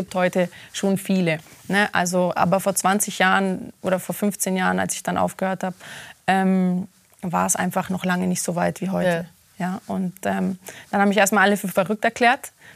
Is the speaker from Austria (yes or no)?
no; Italy; Als Italienerin logischerweise war es für mich kein ganz fremdes Land, aber eine fremde Stadt.